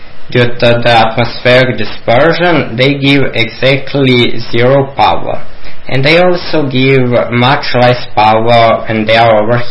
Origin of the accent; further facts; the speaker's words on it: Croatia; English is a second language; from Croatia.